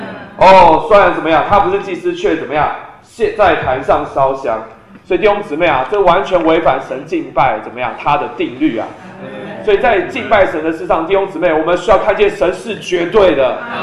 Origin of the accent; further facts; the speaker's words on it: China; 那你知道对我们中国人其实圣诞节其实还好啊